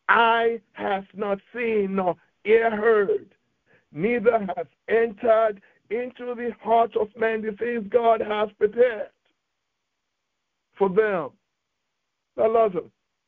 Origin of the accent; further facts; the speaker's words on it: Nigeria; I remember when I was growing up in Nigeria